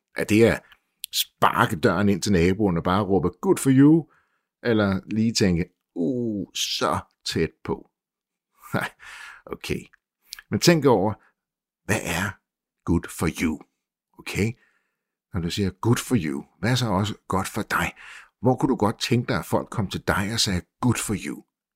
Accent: Copenhagen, Capital Region of Denmark, Denmark; Jeg er fra København, og det var hun ikke.

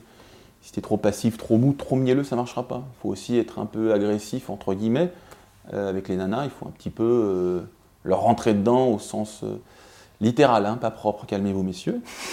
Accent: Paris, Île-de-France, France; Je viens de Paris

